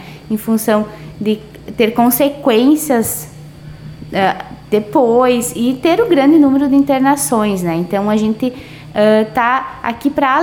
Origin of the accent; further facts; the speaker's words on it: Rio Grande do Sul, Brazil; o chimarrão é bom, todo mundo gosta, nós somos gaúchos, gostamos de um bom chimarrão.